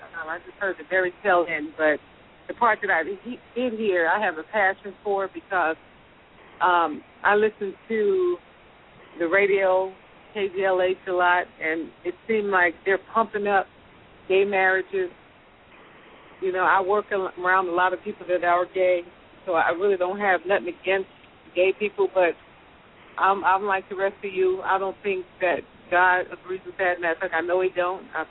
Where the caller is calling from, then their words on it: Corona, California, United States; I'm calling from Corona, California.